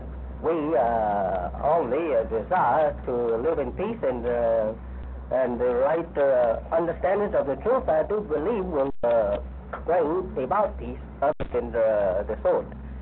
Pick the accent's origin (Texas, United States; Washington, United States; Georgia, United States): Georgia, United States; born there; I was born in Georgia, the state of Georgia. Not very far from, Sandersville, Georgia.